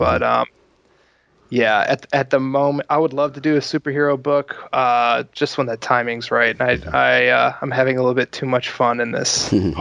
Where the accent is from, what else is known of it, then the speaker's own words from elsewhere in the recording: Milwaukee, Wisconsin, United States; I grew up in Milwaukee, which is about an hour, 20 minutes north of C2E2.